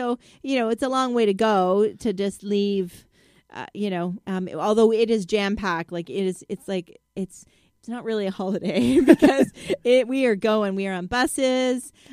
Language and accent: English; Canada; because being Canadian, we can't bring plants back.